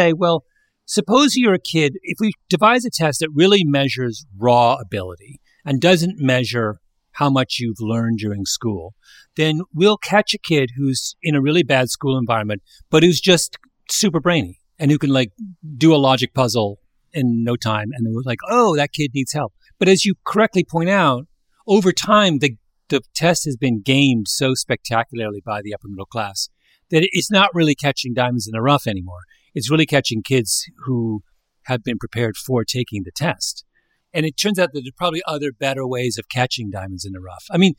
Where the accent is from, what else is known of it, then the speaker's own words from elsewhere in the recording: Canada; now in United States; when I was growing up in Canada, I never once took a standardized test.